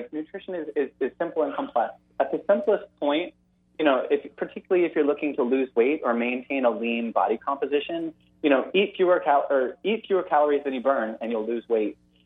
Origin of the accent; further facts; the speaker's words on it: the South, United States; I'm from the South, and I believe in eating food that I enjoy as well